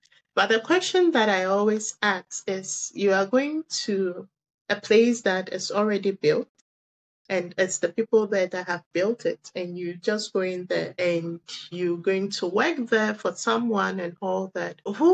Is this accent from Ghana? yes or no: yes; Ghana; It's just that in Ghana, as small businesses and also as Ghanaian businesses, you actually do not have so much support from the state